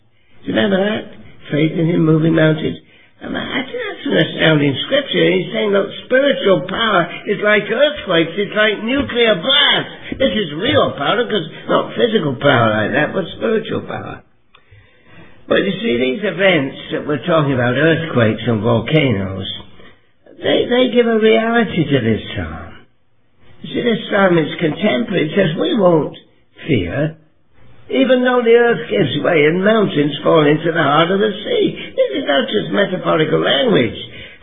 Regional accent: England, United Kingdom; You know, I grew up in England, and I've just come back from London.

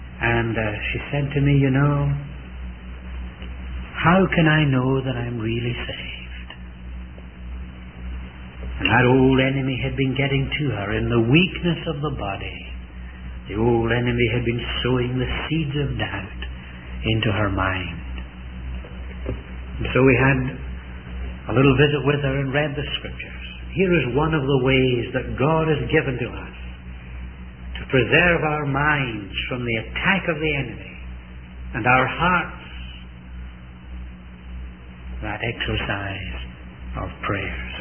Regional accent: Scotland, United Kingdom; as I look back as a Scotsman to the days of the Covenanters in our country in the 1600s

